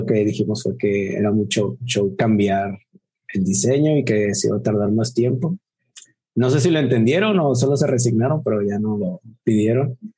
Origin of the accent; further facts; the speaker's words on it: Colima, Mexico; de Colima también.